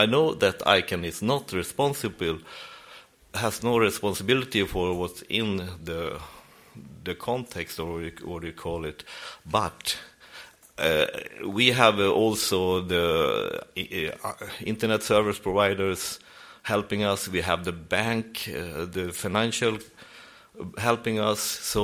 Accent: Sweden; from the same country as Göran Morby, Sweden.

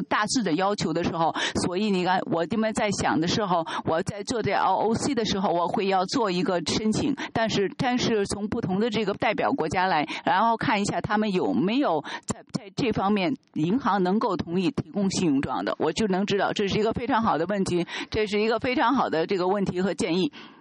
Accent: India; Chinese is a second language; 我们是从印度来的

